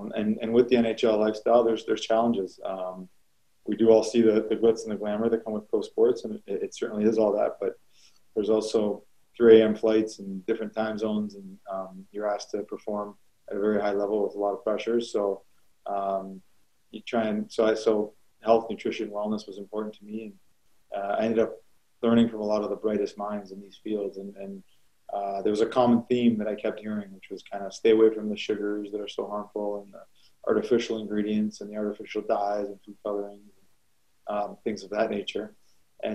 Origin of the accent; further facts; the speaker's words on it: Toronto, Ontario, Canada; I grew up in Toronto, Canada, so that it was certainly a dream come true for me.